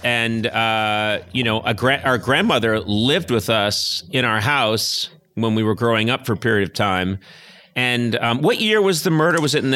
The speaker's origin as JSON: {"language": "English", "town": "Brookline", "region": "Massachusetts", "country": "United States", "said": "I'm from Brookline, so not too far a drive away."}